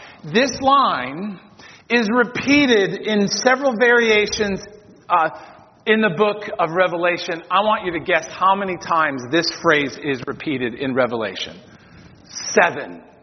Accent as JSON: {"language": "English", "country": "United States", "said": "but I'm an American, but that's beside the point."}